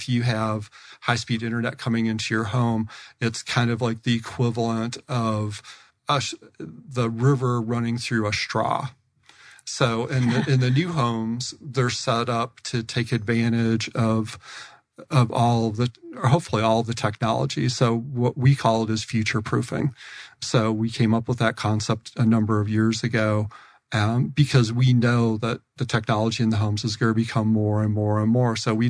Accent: Illinois, United States; Whenever I'm out there, I'm from Northern Illinois, so I always say, Alexa, what's the weather like in Rockford, Illinois?

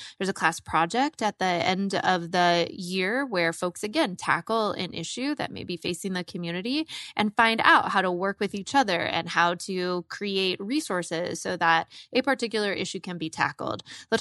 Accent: New York, United States; now in Arizona, United States; So when I originally moved to Arizona, I came here from New York and I didn't know a lot of people.

